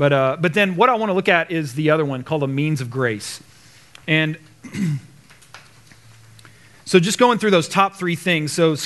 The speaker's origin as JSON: {"language": "English", "region": "the South", "country": "United States", "tie": "born or raised there", "said": "I grew up in the South, so I'm picturing my mom like with fried chicken on the counter"}